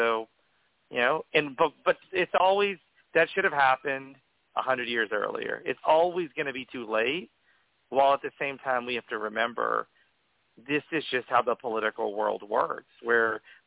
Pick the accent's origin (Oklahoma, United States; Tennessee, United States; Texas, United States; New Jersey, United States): Oklahoma, United States; for me, I could not be happier that I grew up in Oklahoma. Like, Oklahoma is such a super conservative state.